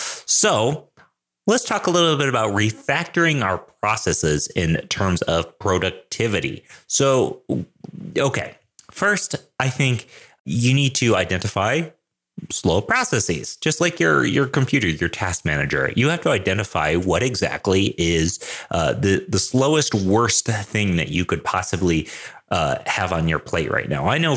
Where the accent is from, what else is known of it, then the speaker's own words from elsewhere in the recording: Denver, Colorado, United States; I'm a developer from Denver, Colorado.